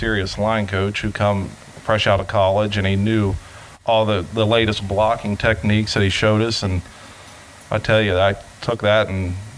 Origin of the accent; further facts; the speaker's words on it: Newark, West Virginia, United States; also born or lived in Freeport; We lived in Ritchie County, then we moved to Freeport. Yeah. Lived there probably till I was 8, and then we moved over to Newark.